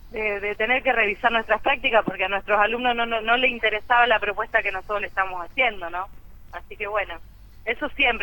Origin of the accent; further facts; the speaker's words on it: Cañada de Gómez, Santa Fe, Argentina; Nosotros que somos de Cañada de Gómez